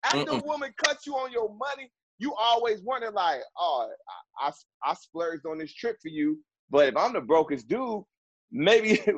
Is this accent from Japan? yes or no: no; Chicago, Illinois, United States; I'm from Chicago, man.